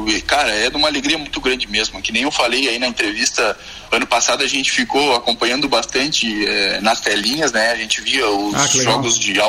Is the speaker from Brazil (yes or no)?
yes; Arroio Grande, Rio Grande do Sul, Brazil; a gente tem orgulho de dizer que a gente é daqui de Arroio Grande